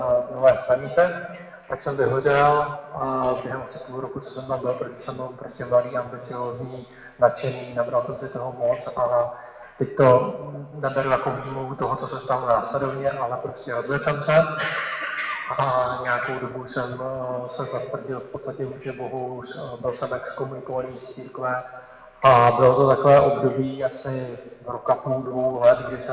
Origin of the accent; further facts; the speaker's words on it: Liberec, Liberec Region, Czechia; now in Olomouc, Czechia; Pocházím tady kousek ze severu, z Liberce. Tam jsem se narodil, ale jinak teďka momentálně už 9. rokem, tak žiju v Olomouci.